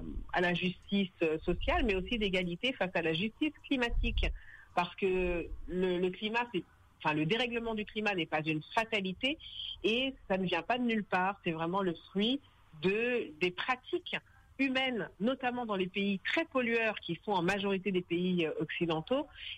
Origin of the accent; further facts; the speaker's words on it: France; moi je suis originaire du Mali et du Sénégal, j'ai grandi en France et j'ai un attachement très profond pour mes origines ouest-africaines et notamment sahéliennes.